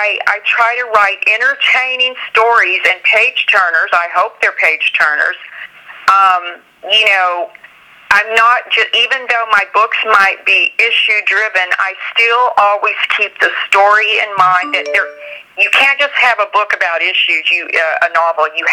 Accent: Clovis, New Mexico, United States; Because I was born and raised in Clovis, New Mexico, on the east side, just a few miles from West Texas

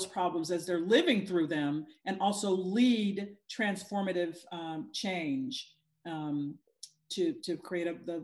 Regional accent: the South, United States; Growing up in the South, you know, knowing that my parents had lived through the Jim Crow South and the legacies of race

